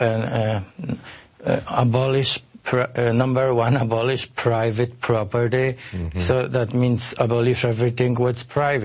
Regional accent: Poland; English is a second language; Growing up in Poland under a communist regime wasn't a pleasant experience because you felt like you're trapped in some kind of cage.

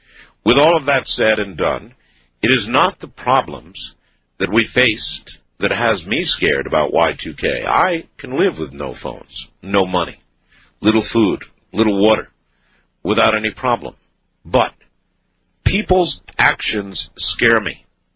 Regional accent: Somerset, New Jersey, United States; I'm from Somerset, New Jersey. Somerset County, New Jersey, actually.

